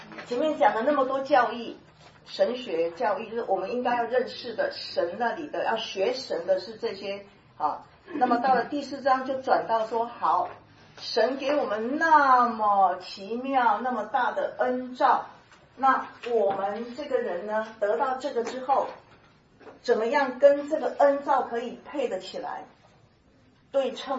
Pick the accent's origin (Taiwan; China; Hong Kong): Taiwan; 我是台湾人，我知道，像洋葱一样